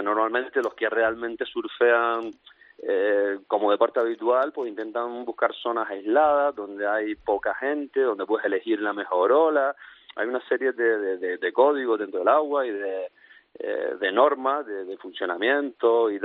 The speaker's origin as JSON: {"language": "Spanish", "town": "Las Palmas de Gran Canaria", "region": "Canary Islands", "country": "Spain", "said": "Somos de Las Palmas de Gran Canaria."}